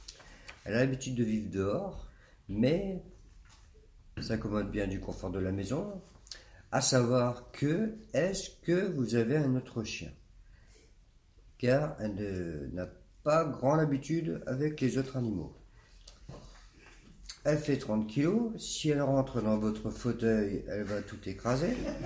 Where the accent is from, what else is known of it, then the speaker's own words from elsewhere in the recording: Hauts-de-France, France; Excusez-moi, je suis ch'ti, donc je dis pieu.